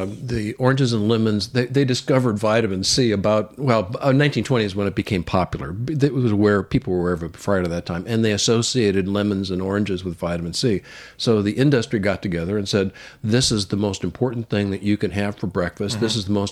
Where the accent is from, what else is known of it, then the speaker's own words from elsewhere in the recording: California, United States; I grew up in California.